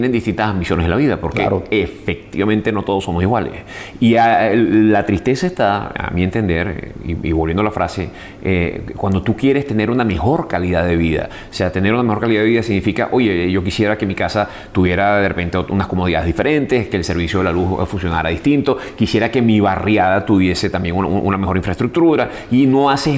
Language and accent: Spanish; Venezuela; Los venezolanos que están en Venezuela, los venezolanos que estamos en el mundo